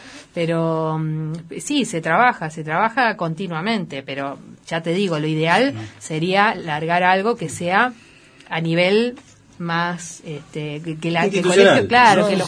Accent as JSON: {"language": "Spanish", "region": "Buenos Aires", "country": "Argentina", "lives_now": "Esquel, Argentina", "said": "Mira, yo soy de Buenos Aires y, bueno, terminé mi estudio académico."}